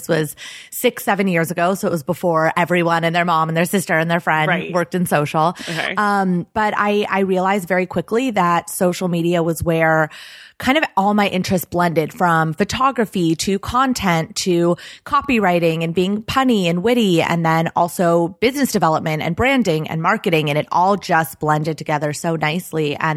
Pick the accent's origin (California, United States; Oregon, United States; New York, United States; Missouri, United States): California, United States; Los Angeles; So I grew up in Los Angeles and I didn't really know what I wanted to do.